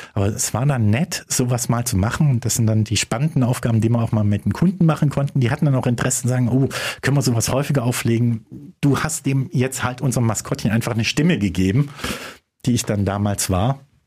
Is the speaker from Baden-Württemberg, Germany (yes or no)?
yes; Baden-Württemberg, Germany; ich komme ursprünglich vom Bodensee. Ich habe nie Radio für meine Heimat gemacht.